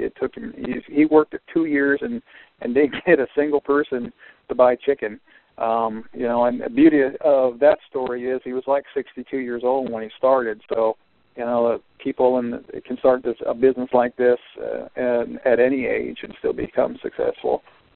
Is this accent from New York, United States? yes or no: no; Ohio, United States; So now he's going to be the place to get it in my hometown back up in Ohio.